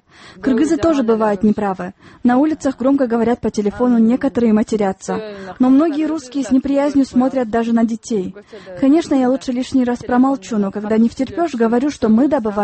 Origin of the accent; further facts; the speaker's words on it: Kyrgyzstan; Russian is a second language; Я отвечала, что я кыргыз.